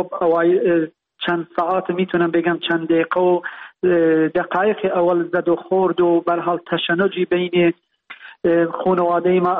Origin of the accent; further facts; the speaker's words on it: Sanandaj, Kurdistan, Iran; born there; نیروی زیادی رو به زادگاهمون گسیل کردن، دیشب خونه ما رو محاصره کرده بودن تقریبا و فضای خیلی امنیتی رو در سنندج ایجاد کرده بودن.